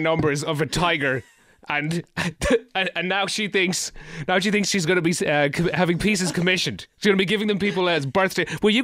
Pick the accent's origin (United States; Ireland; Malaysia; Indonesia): Ireland; BBC, I'm Irish.